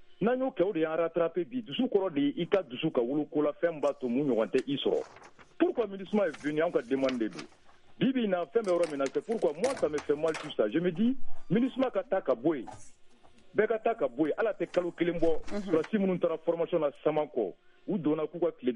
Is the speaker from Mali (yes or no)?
yes; Mali; Moi, je suis un malien, je crois à l'unité